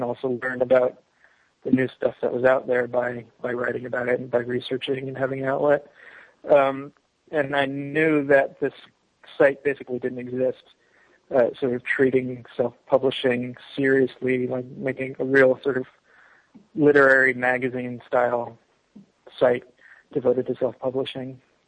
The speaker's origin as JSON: {"language": "English", "town": "Los Angeles", "region": "California", "country": "United States", "tie": "born or raised there", "said": "I grew up in Los Angeles."}